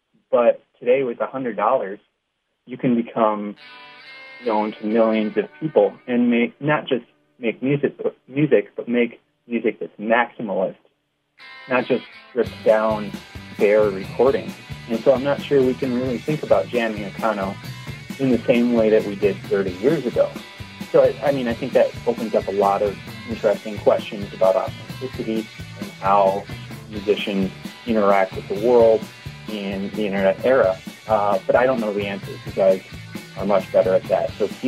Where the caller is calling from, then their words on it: London, United Kingdom; I'm calling from London.